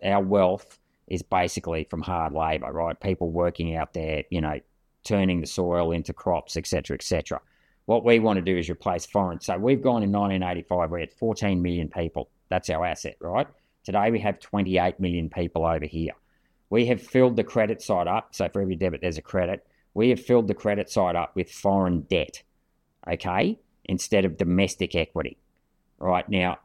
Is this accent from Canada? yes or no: no; Chinchilla, Queensland, Australia; I grew up in Chinchilla. I did fruit picking.